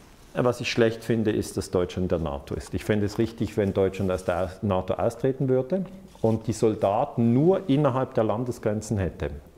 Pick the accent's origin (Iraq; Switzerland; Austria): Switzerland; Ich sage es ja nur als Schweizer.